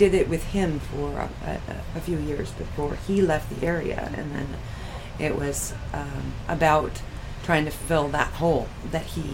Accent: California, United States; Well, my background is that, of course, I was raised in Tuolumne County, and my parents both were gardeners of their own sort.

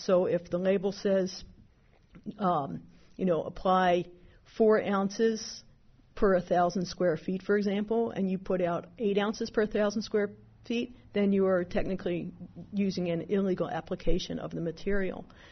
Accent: Maryland, United States; accent: Maryland; You got my Maryland accent in there.

